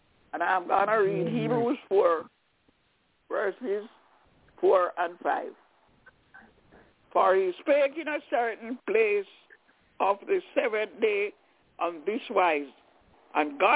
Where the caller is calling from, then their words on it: Albany, New York, United States; I'm calling from Albany in New York.